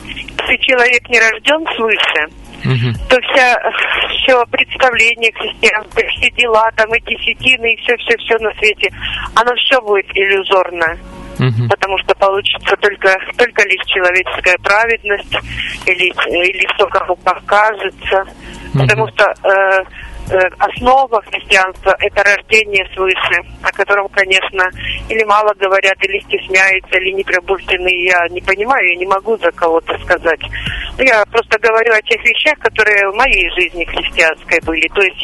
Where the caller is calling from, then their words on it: Voronezh Oblast, Russia; Да я звоню из Воронежской области.